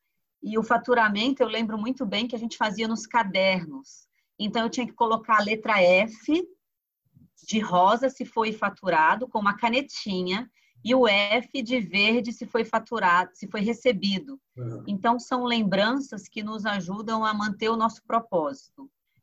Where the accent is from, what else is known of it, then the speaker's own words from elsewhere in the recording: Minas Gerais, Brazil; Nós somos mineiros, né?